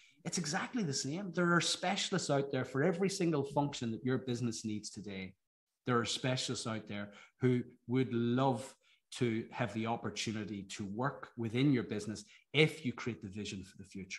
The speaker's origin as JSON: {"language": "English", "region": "Northern Ireland", "country": "United Kingdom", "tie": "born or raised there", "said": "Whenever I grew up in Ireland, in Northern Ireland"}